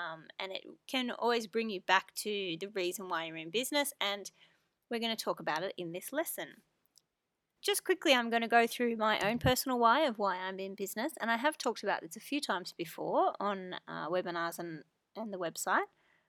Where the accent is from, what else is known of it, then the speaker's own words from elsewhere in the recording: Canberra, Australian Capital Territory, Australia; So I grew up in Canberra, Australia, with my parents and my sister, and we were a very close-knit family.